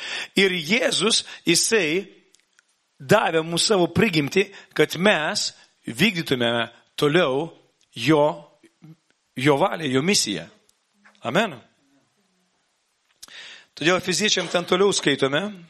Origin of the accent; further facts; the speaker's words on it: Vilnius, Vilnius County, Lithuania; Žemiškai esu iš Vilniaus.